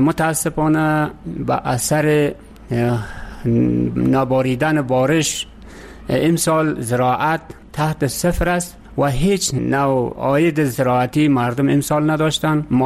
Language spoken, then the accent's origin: Persian; Faryab, Afghanistan; now in Kabul, Afghanistan; ما از ولایت فاریاب هستم و در کابل در شهرنو زندگی میکنم به خاطری که وظیفه ما در کابل است.